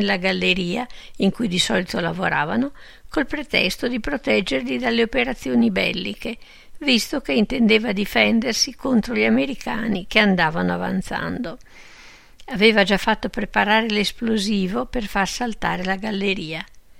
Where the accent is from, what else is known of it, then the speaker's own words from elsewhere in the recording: Austria; Nei KZ io, come austriaco, venivo sempre registrato come tedesco